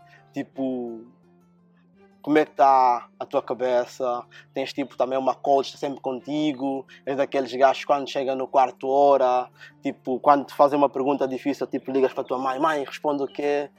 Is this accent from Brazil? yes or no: no; Angola; now in Portugal; porque eu também vim de Angola a Portugal, estás a ver? Então, é bué, por mais que nos sentimos europeus, tipo, sabemos de onde somos.